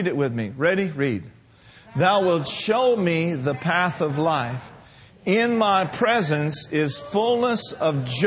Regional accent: Minneapolis, Minnesota, United States; And my dad grew up in Wisconsin, and I grew up in Minneapolis.

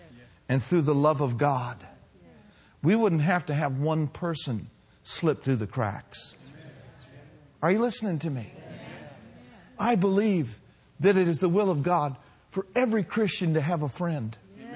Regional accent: Minnesota, United States; Now, how many of you know I'm from Minnesota? Okay, home of the Vikings, home of the Twins. Home of the former North Stars. Home of the Bunnell Red Knights, where I went to high school and played.

